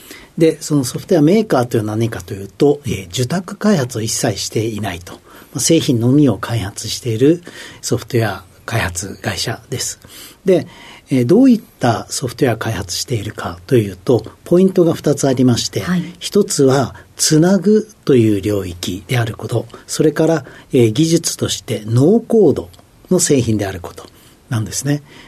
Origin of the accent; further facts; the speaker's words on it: Kumamoto, Japan; 熊本県です。